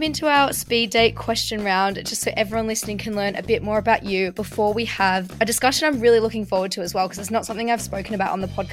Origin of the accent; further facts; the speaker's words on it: Australia; moved away; because I came from Australia, right? So I've been here 6 years.